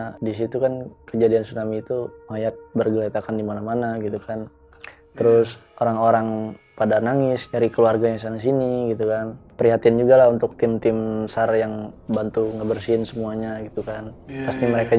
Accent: Aceh, Indonesia; Asli Aceh bang.

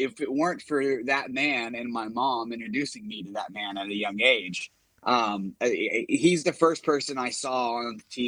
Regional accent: Fort Smith, Arkansas, United States; I'm from Fort Smith, Arkansas. That's where I'm originally from. And a small town, not a big music scene

